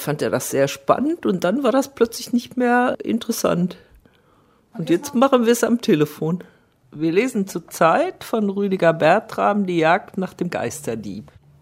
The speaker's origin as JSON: {"language": "German", "region": "North Rhine-Westphalia", "country": "Germany", "tie": "born or raised there", "said": "Mein Bruder und ich, wir sind aufgewachsen im Braunkohlengebiet bei Köln, in einem Abraumgebiet."}